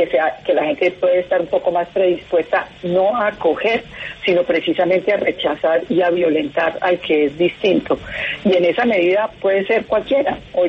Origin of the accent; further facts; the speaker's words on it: Bogotá, Colombia; soy bogotana y quiero muchísimo a mi ciudad